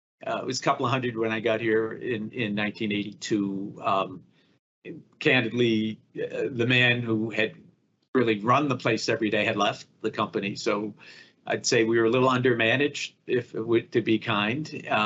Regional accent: Boston, Massachusetts, United States; You know, I grew up in Boston, know a lot of my father knew a bunch of people in the industry.

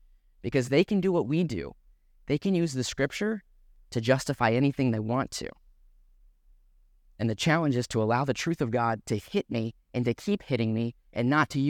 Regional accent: New Mexico, United States; I grew up in New Mexico, as Pastor Jeff mentioned. We don't have grass there, surprisingly enough.

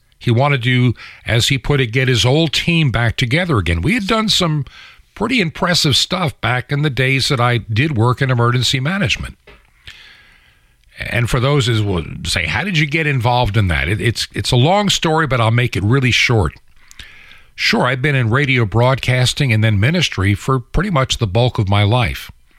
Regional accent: New York, United States; born there; moved away as an adult; And I was born in New York. I lived in Long Island. Went to college at St. John's University. Lived in upstate New York.

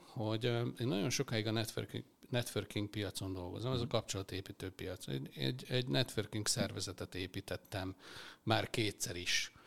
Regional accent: Porcsalma, Szabolcs-Szatmár-Bereg, Hungary; also born or lived in Csenger / Újfehértó; én Csengerbe születtem, ez egy román határ melletti kis település, majd onnan nagyjából 5-8 kilométerre lévő Porcsalma nevezetű faluba, úgy éreztem már általános iskolában, hogy ez kicsi. Erre apám még kitalálták, hogy elköltözünk egy nagyobb térbe, ezt nevezték Újfehértónak, ez egy 14 ezeres település volt

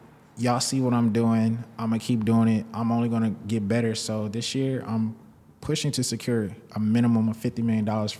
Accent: St. Louis, Missouri, United States; me being in St. Louis, growing up in St. Louis and having a family that has been rooted in St. Louis for so long

